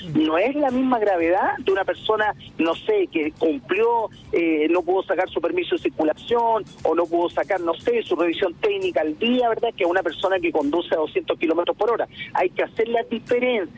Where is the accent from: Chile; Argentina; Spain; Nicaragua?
Chile; Viña del Mar, Valparaíso; yo soy de la Quinta Región, soy de Viña del Mar, vi lo que ocurrió.